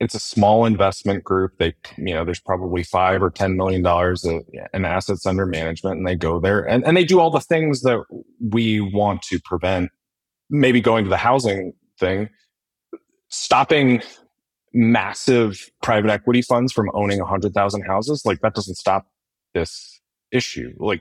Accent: Encinitas, California, United States; I grew up in Encinitas.

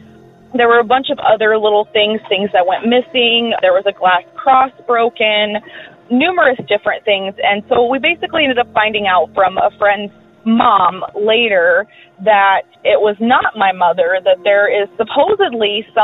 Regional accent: Peoria, Illinois, United States; now in Nevada, United States; I currently reside in Nevada, but I'm originally from Peoria, Illinois.

